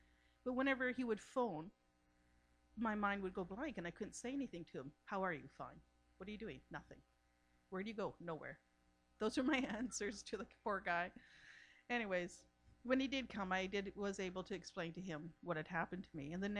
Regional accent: Burnaby, British Columbia, Canada; also born or lived in Vancouver; I was born in Vancouver and raised in South Burnaby.

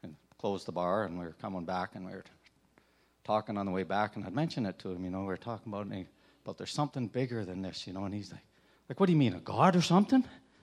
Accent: Calgary, Alberta, Canada; But my story, I grew up in Calgary, and dysfunctional home.

